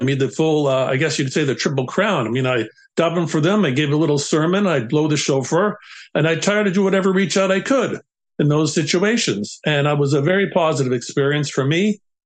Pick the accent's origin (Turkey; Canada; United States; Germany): Canada; Toronto, Ontario; moved away as an adult; Okay, I grew up in Toronto, Canada. I had a conservative background. I went to Israel at the age of 19.